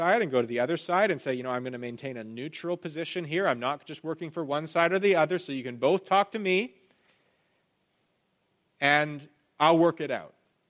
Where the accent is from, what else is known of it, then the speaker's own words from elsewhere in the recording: Canada; Air Canada, which is obviously the main airline in my home country.